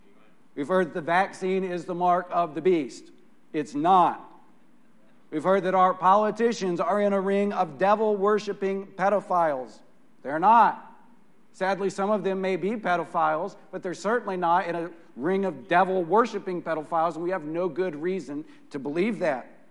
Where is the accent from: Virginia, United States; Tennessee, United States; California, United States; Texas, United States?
Texas, United States; By the way, where I grew up in West Texas, we had a name for disinformation.